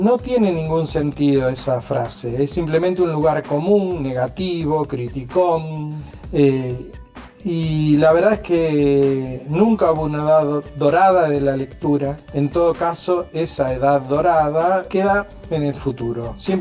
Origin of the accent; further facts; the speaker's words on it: Lincoln, Buenos Aires Province, Argentina; lo presenté en la Biblioteca Popular Domingo Faustino Sarmiento de mi pueblo, de Lincoln